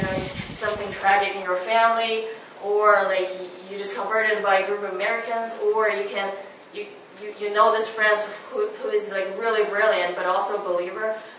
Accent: China; English is a second language; My hometown is very close to the capital.

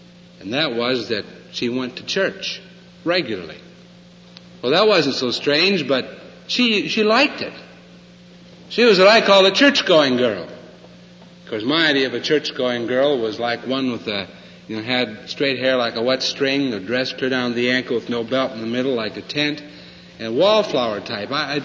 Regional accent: Le Mars, Iowa, United States; As a boy, I grew up in Lemars, Iowa, just north of Sioux City a little ways.

